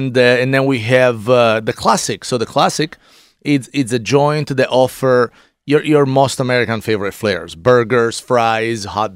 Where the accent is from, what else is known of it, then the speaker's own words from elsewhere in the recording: Italy; I grew up in Italy.